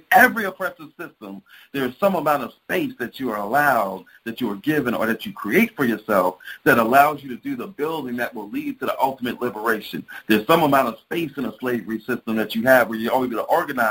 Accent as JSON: {"language": "English", "town": "Bronx", "region": "New York", "country": "United States", "tie": "born or raised there", "moved": "as an adult", "said": "I'm born and raised in the North, from the Bronx, New York, and I've lived in the South for the last 22 years."}